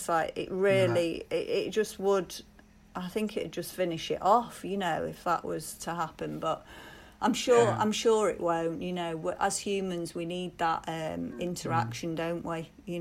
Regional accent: Stockport, North West England, United Kingdom; also born or lived in Manchester; I'm actually from Stockport. I was born in Manchester. I was born in Ancoats, so you couldn't get, it's right in the city centre, so like, you couldn't get more Manc than that. But then I got moved out to, I grew up in Stockport

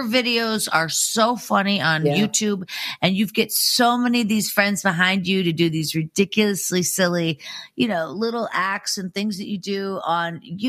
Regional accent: Pittsburgh, Pennsylvania, United States; I'm from Pittsburgh, so it's kind of you know, I just went back, but I hadn't been home in like 2 years, over 2 years.

